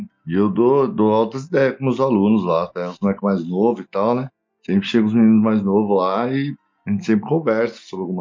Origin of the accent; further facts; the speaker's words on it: São Paulo, Brazil; Cruzava a cidade, eu sou daqui da Oeste, vai.